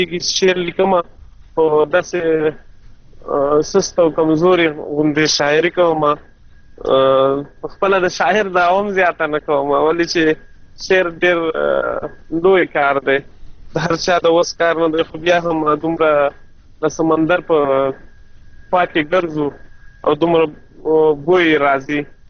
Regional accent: Mandozai, Khost, Afghanistan; now in Saudi Arabia; زه د خوست مندوزې ولسوالۍ یم د خان کلی د شبوخیل اوسیدونکی یم

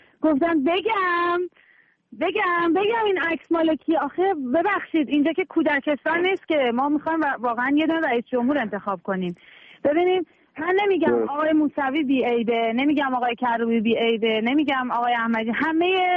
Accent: Iran; من دانشجو بودم، من از ایران اومدم. من در واقع ایران زندگی کردم.

